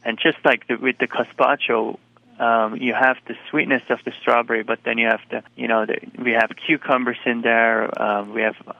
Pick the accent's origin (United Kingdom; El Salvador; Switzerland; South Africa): Switzerland; English is a second language; moved away as an adult; also born or lived in San Francisco; now in United States; The general manager from Campton Place, he was, you know, he became aware of it through a friend of him who is also Swiss